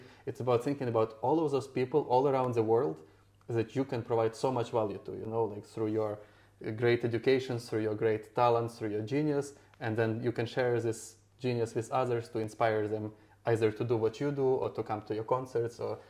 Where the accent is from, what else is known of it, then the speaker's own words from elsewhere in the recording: Ukraine; English is a second language; When I was growing up in Ukraine, my family and we didn't have a lot of money